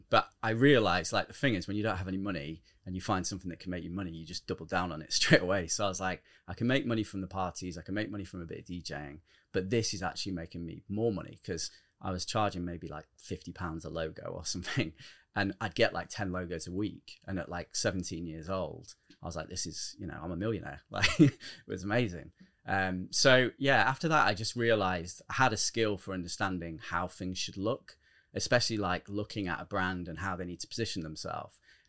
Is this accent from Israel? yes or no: no; Manchester, North West England, United Kingdom; born there; And I was born in Manchester, so I always wanted to like go back there and like see what the place was about.